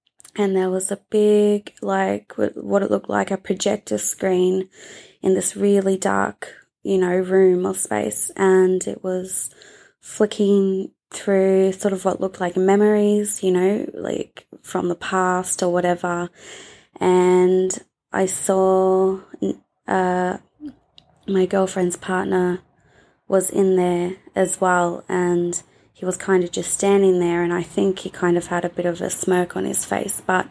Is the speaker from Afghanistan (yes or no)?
no; Australia; I'm from Australia.